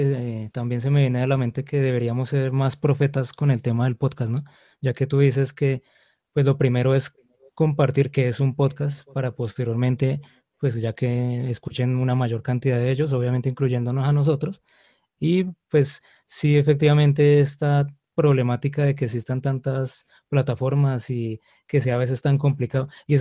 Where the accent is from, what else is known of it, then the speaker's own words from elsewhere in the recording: Colombia; mi tierra en Colombia